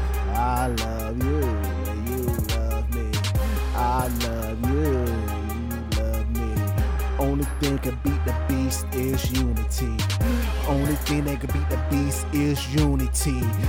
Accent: the South, United States; Now, I'm from the South, so I done had a pig foot in my mouth and a hog mog and chitlins.

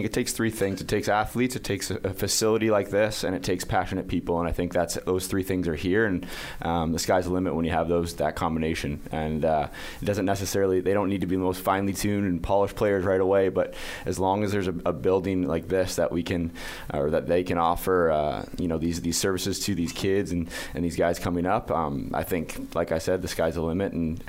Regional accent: Kitchener, Ontario, Canada; now in United States; Yeah, born and raised in Kitchener, Ontario.

